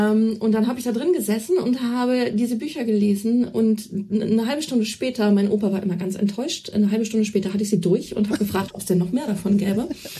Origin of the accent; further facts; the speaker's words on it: Celle, Lower Saxony, Germany; der Bibliothek in Celle, wo ich herstamme